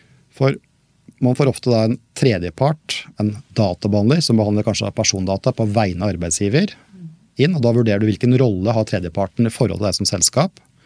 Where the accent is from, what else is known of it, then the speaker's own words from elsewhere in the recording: Toten, Innlandet, Norway; skriv ting om at jeg kommer fra Toten fra Nedre Inndal, for da vet alle hvem jeg